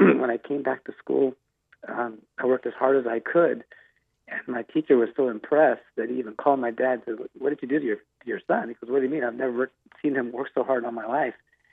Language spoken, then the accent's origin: English; Willits, California, United States; now in Elk Grove, United States; Danny, I come from a little town called Willits, California, and it's about, I'd say, 3 hours northwest of the Sacramento area where I live today.